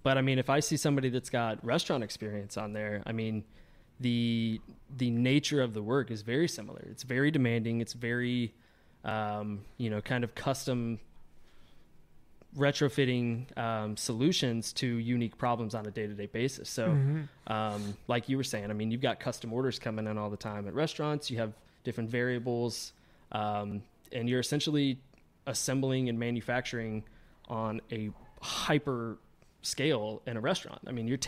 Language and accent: English; Georgia, United States; now in Chicago, United States; I'm not originally from Chicago. I'm from Georgia, and that's kind of where I got my footing in the industry.